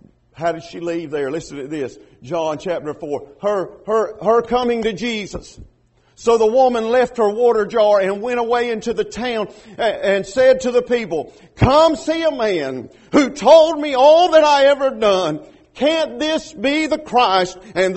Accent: Georgia, United States; I'm from Georgia, and we do have to use our fingers and our feet every now and then to throw it in there.

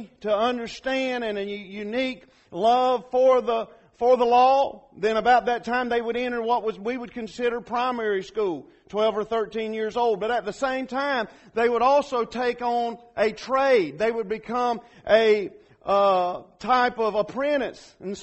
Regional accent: Georgia, United States; I am from South Georgia, okay? I hide it pretty good.

